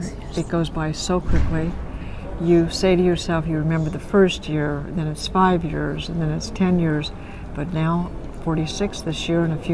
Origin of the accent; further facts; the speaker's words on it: Los Angeles, California, United States; He had some business in Los Angeles. I'm from Los Angeles.